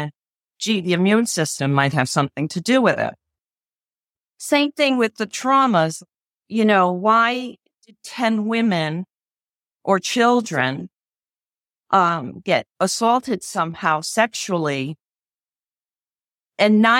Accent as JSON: {"language": "English", "town": "New Haven", "region": "Connecticut", "country": "United States", "said": "So I am from Connecticut, but from New Haven, Connecticut, where there was just a lot going on between poverty and racism and hate"}